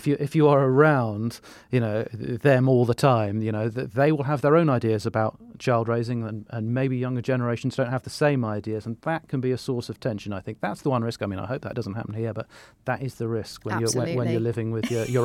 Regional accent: Scotland, United Kingdom; I grew up in Scotland

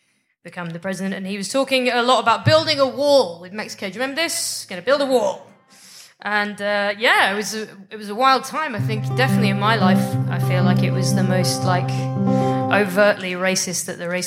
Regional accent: United Kingdom; I'm from Britain.

